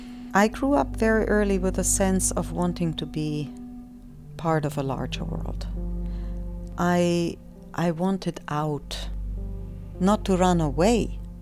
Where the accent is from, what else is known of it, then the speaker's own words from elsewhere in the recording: Germany; I was born in 1945 in Germany.